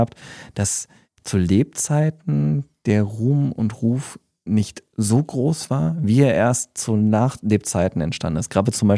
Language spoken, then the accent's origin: German; Düsseldorf, North Rhine-Westphalia, Germany; Als Düsseldorfer ist die ja einem sehr, sehr gut bekannt